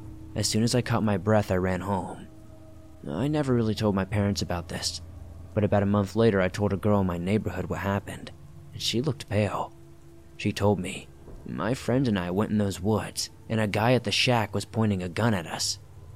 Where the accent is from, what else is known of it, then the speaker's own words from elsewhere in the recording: Costa Rica; English is a second language; English is not my native language, so I am sorry if I make some mistakes in the grammar. Just to be straightforward, I'm from Costa Rica